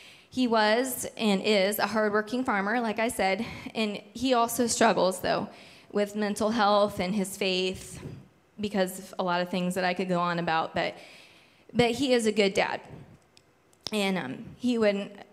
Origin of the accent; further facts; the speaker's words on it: Wolcott, Indiana, United States; also born or lived in Rensselaer; So, I was born on April 28th, 1982, in Rensselaer, Indiana, which is a small town in northwest Indiana. It's about halfway between here and Chicago. I was raised in a tiny neighboring town of Wolcott and Remington.